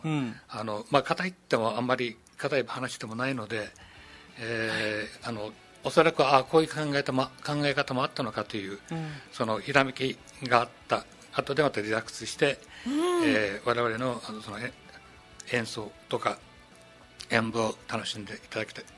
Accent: Shuri, Okinawa, Japan; moved away as an adult; あ、私は、はい、生まれも育ちも首里でございます。

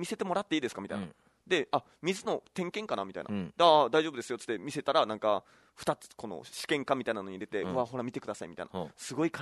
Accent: Okinawa, Japan; 沖縄育ちゃーでちょっと県外行っただけでしょ。

